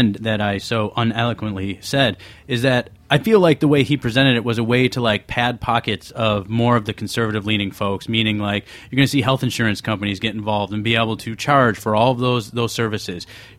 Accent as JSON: {"language": "English", "town": "Buffalo", "region": "New York", "country": "United States", "said": "You know, this makes me think further, and I'm from upstate New York. I'm from Buffalo."}